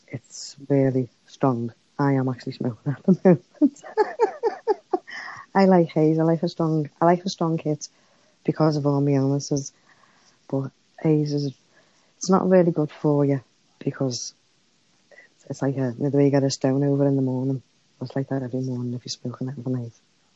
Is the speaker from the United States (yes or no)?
no; Liverpool, North West England, United Kingdom; Now, I'm a Scouser. We call it green crack here because it's very strong.